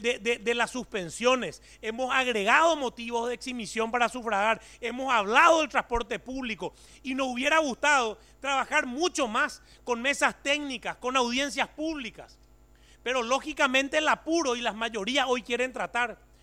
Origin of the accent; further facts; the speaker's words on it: Paraguay; es nuestro deber como diputados paraguayos